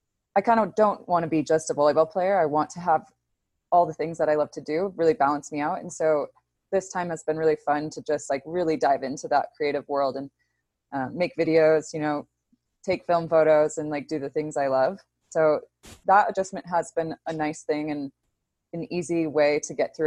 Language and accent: English; United States; it's not the way we grew up in America